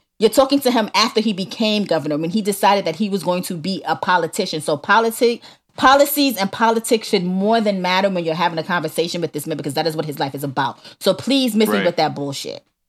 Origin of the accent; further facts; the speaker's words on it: Southern United States, United States; More than anything, I am a Southerner. I'm a black man. I've been raised in a traditionally Democratic city. But my state is pretty conservative, always has been.